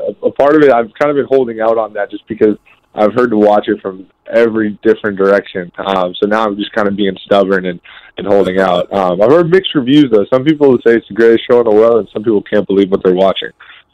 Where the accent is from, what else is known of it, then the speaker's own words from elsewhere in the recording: Northeast, United States; Growing up in the Northeast, and obviously … I've been … pretty much my entire life.